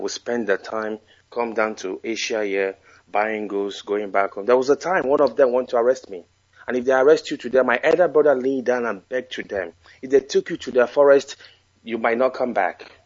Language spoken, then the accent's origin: English; Imo, Nigeria; also born or lived in Warri / Onitsha; I'm not from Anambra State, I'm from Imo State, Wangale.